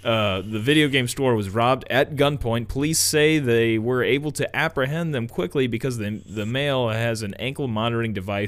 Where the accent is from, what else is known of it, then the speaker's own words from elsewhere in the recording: Washington, Missouri, United States; Over in Washington, Missouri, my hometown.